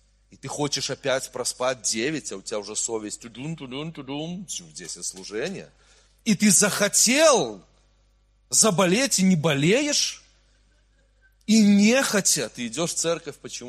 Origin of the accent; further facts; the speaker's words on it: Brest Region, Belarus; Ну, вы же знаете, что я вырос в Брестской области, вот, и мой мозг воспитан в Брестской области